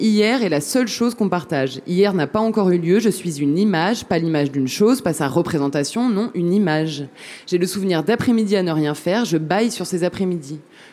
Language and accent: French; France; je viens des classes moyennes, de la France rurale